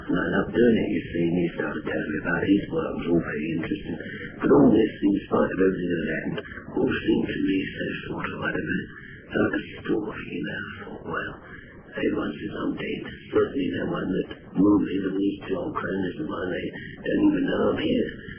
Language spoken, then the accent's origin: English; Blackheath, London, United Kingdom; also born or lived in Bristol; And actually, I came originally, I came from Blackheath.